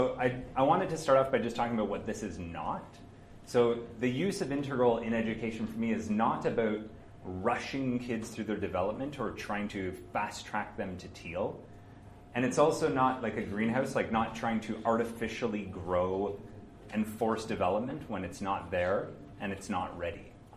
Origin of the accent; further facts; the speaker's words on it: Canada; now in Germany; I'm originally from Canada, currently living in Germany. In about a month, moving to Belgium